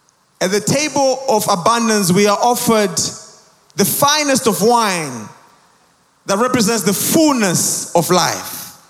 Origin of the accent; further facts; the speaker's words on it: Zimbabwe; I'm from Zimbabwe